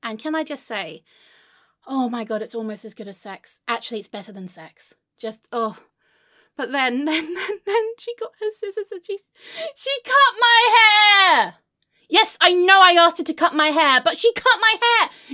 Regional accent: England, United Kingdom; I'm English. I need to moan.

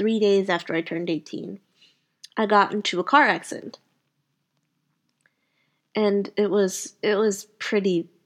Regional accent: New Orleans, Louisiana, United States; But the city itself, I'm not a really big fan of. I miss, like, my hometown, New Orleans.

